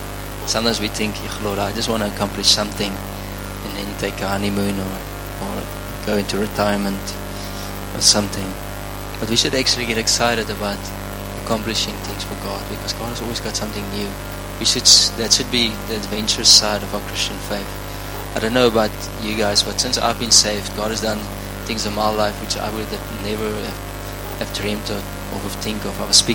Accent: Cape Town, Western Cape, South Africa; moved away; I came all the way from Cape Town, and I brought my whole family, and I left behind my whole life, you know.

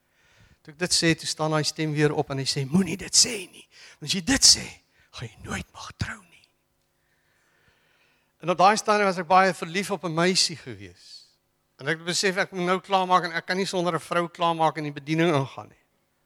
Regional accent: Pretoria, Gauteng, South Africa; Het ek 'n beroep Pretoria toe, waar ek vandaan kom

